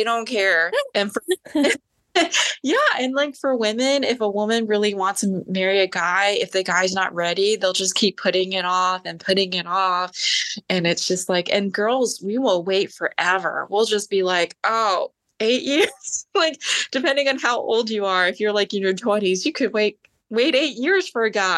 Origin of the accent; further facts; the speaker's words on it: Maryland, United States; moved away as an adult; now in Georgia, United States; And yeah, I'm from Maryland. So I left Maryland, moved to Georgia at 32.